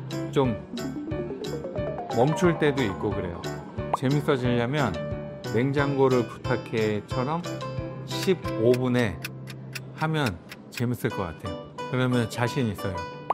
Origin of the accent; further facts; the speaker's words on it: South Korea; 한국에서 온